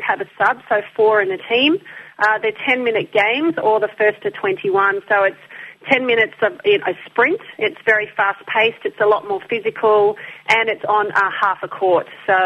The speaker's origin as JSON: {"language": "English", "country": "Papua New Guinea", "tie": "born there", "said": "So I'm from Papua New Guinea by birth."}